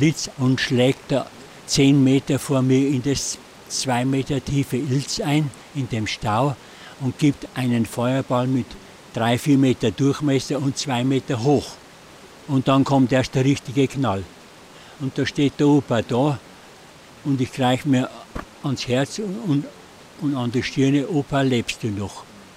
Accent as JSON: {"language": "German", "region": "Bavaria", "country": "Germany", "said": "sag ich den Namen, sag ich als Bayer, das ist mir scheiß Wurscht"}